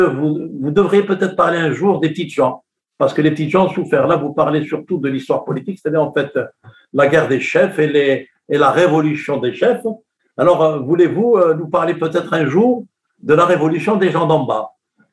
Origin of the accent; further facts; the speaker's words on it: Kabylie, Algeria; parce que moi, je suis de la Kabylie, donc j'ai une sensibilité géographique, une sensibilité climatique, une sensibilité topographique.